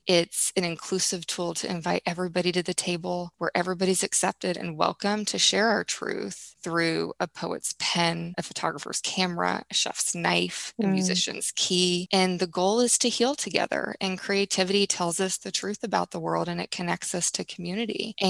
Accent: Tulsa, Oklahoma, United States; I grew up in Tulsa, Oklahoma. We are one of the few Jewish families on the street in our neighborhood

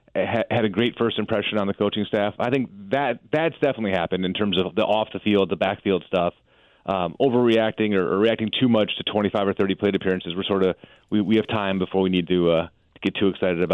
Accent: Chicago, Illinois, United States; accent: Chicago; Born and raised in Chicago. I think my Chicago accent comes out in Colorado

